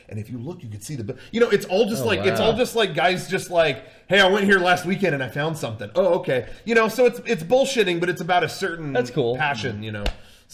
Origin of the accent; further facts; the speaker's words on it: United States; You know, I am American. I eat in the Olive Garden.